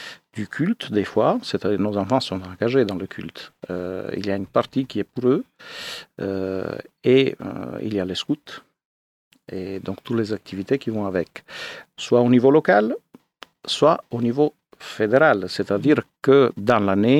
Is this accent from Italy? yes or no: yes; Italy; now in France; je suis italien à la base, Maintenant, je suis bien intégré en France. Ça fait 20 ans que je suis là.